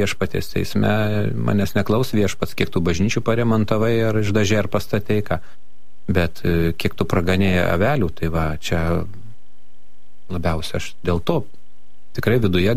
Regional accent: Kaunas, Kaunas County, Lithuania; also born or lived in Jonava / Marijampolė; Aš augau, gimiau Jonavoje, paskui iš Jonavos atvežė į Kauną, kur dabar yra Žemaičio gatvėje Pranciškonis.

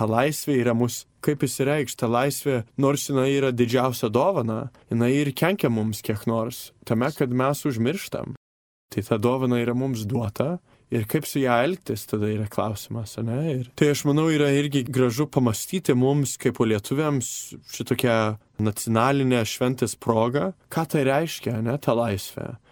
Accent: United States; Aš aiškiai užaugau Amerikoje.

